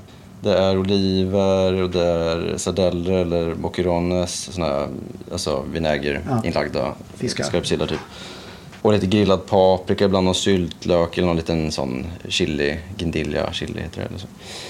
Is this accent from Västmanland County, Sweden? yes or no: no; Norrköping, Östergötland, Sweden; När jag växte upp i Norrköping så gick det inte att få tag i det.